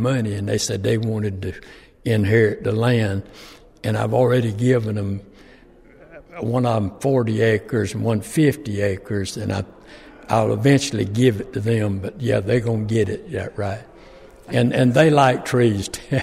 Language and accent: English; Georgia, United States; now in Hazelhurst, United States; I live in Hazelhurst, but my land is in Appling County. I'm originally from Cerence, Georgia.